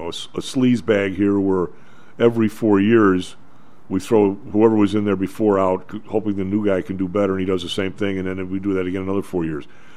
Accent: Midwest, United States; I know we're all from the Midwest.

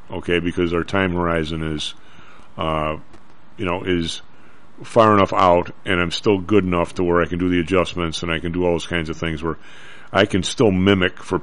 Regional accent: Ireland; Because being Irish, you have both, right?

